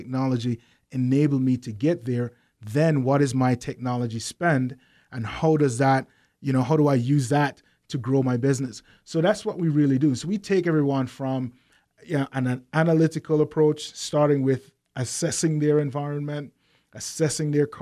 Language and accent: English; Kingston, Jamaica; But yeah, I'm originally from Kingston. I'm an island boy. I walk around in sandals.